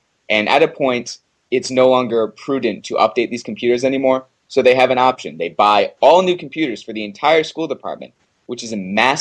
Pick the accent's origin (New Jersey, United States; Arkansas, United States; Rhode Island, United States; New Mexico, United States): Rhode Island, United States; Pawtucket; I grew up in Pawtucket in Rhode Island, and it's it doesn't exactly have the world's largest budget.